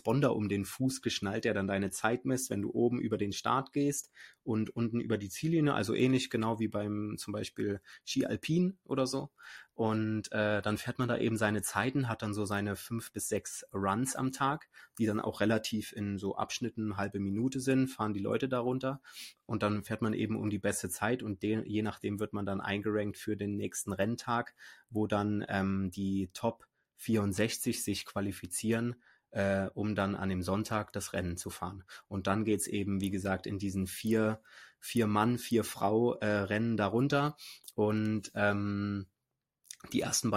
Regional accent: Eifel, Germany; Ich komme ja eigentlich aus der Eifel, also da sind sogar ein paar Berge, ne, und relativ viel Grün und Natur

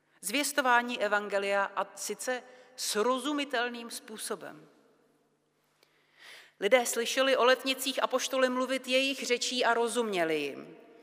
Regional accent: Prague, Czechia; Já jsem třeba z Prahy a když člověk musí být v centru, tak jsou období, kdy se potkává jako s Čechy.

